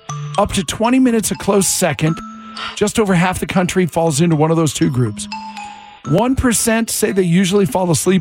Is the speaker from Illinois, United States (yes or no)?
no; Las Vegas, Nevada, United States; But born and raised in Vegas, I'm 36 years old now. So I was like, well, I have been here 25 years.